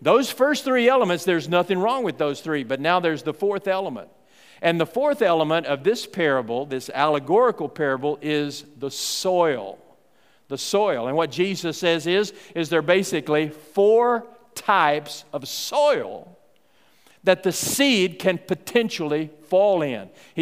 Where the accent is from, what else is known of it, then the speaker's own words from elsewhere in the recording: Texas, United States; In fact, I grew up out in West Texas. My granddaddy had a farm, spent many, many days and nights on that farm, and what we had was a turn row.